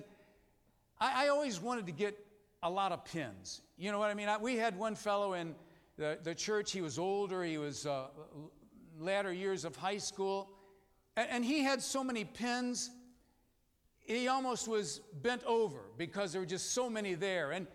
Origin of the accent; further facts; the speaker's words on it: Lindsay, Ohio, United States; I can remember as I was growing up in Lindsay, Ohio, it was just a tradition.